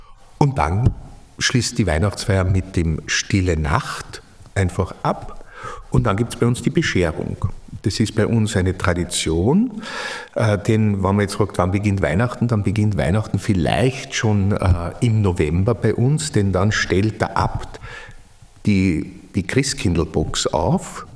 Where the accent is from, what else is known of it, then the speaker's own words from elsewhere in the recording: Vienna, Austria; Ich bin in Wien aufgewachsen, im 20. Bezirk. Meine Familie war natürlich immer religiös, auch geprägt.